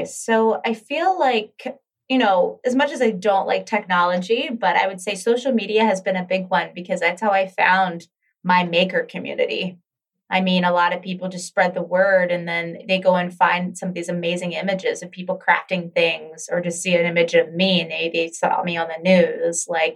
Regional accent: Maryland, United States; because I grew up in Maryland and Maryland's big. I mean, you got Baltimore, DC, like all this crazy traffic, like here, you don't get that.

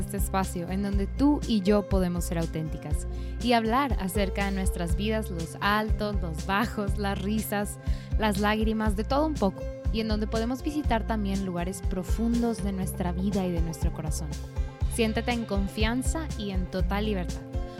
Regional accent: Monterrey, Nuevo León, Mexico; y yo, originaria de aquí de Monterrey, me fui a servir a Acapulco.

